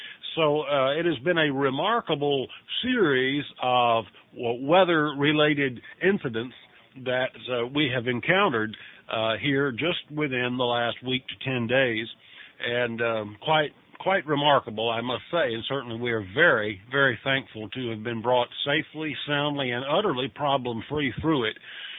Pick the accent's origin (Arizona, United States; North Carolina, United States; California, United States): North Carolina, United States; I kept the feast in Jekyll Island because I grew up in North Carolina, and that was the closest feast site, even though it was an 8 or 9 hour drive.